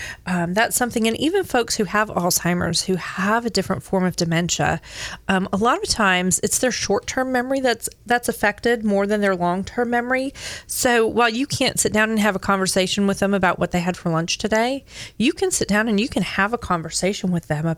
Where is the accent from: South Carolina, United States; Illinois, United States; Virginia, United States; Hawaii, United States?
Hawaii, United States; now in Greenville, United States; Of course, we grew up in Hawaii, so I didn't have a Wilkins Mansion to look at, but we had our favorite places that we went.